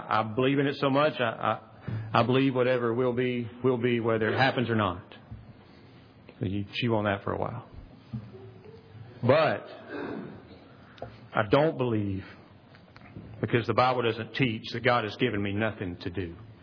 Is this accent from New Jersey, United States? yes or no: no; Pickens, South Carolina, United States; Because I just sound like a redneck, right? I mean, I'm from Pickens, South Carolina.